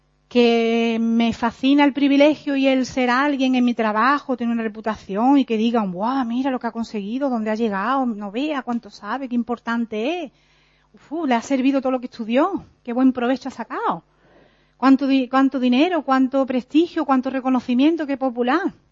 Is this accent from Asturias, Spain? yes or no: no; Benalmádena, Andalusia, Spain; Yo soy de Benalmádena Pueblo y allí se repiten mucho las cosas.